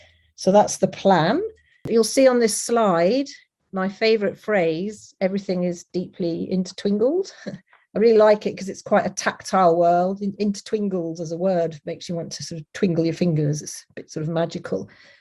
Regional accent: Leicester, East Midlands, United Kingdom; But then I grew up in Leicester, and in my school, rubbed up against the multi-ethnic aspects of the city.

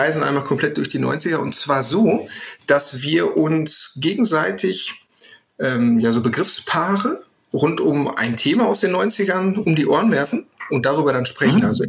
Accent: North Rhine-Westphalia, Germany; ich komme jetzt aus dem Ruhrpott, das war ja durchaus etwas prolliger

